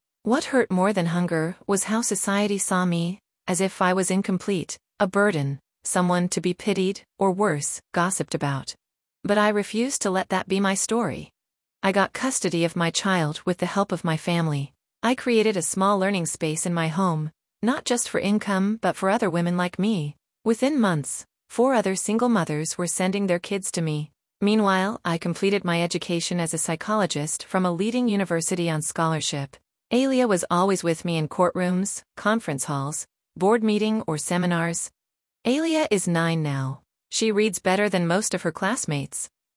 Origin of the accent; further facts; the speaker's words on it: Lahore, Punjab, Pakistan; I grew up in Lahore, in an educated household.